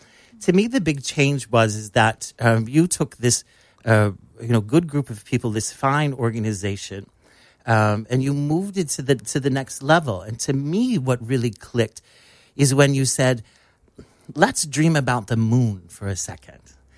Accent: Aberdeen, South Dakota, United States; He wasn't just in South Dakota. He was sending me pictures of my hometown.

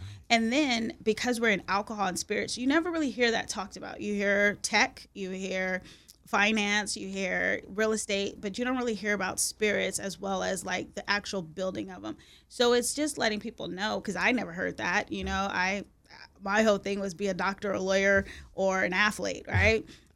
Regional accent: United States; Now, obviously, it's also culture, because I'm American.

